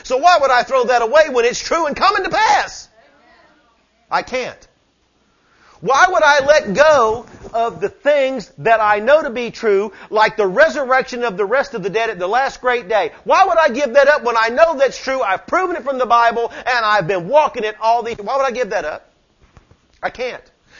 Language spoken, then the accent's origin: English; Tennessee, United States; Come on, we're from Tennessee, right?